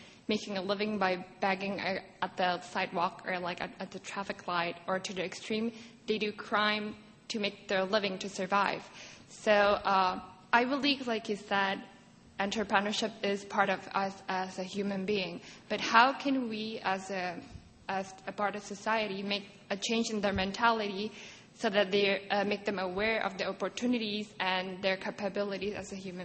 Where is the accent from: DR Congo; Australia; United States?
DR Congo; I'm from Congo, DRC, which is a post-conflict zone.